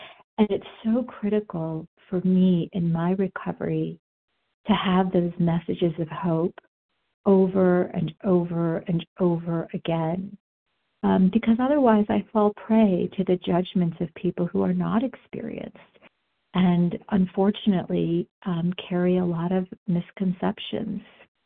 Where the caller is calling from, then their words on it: Denver, Colorado, United States; I'm calling from Denver.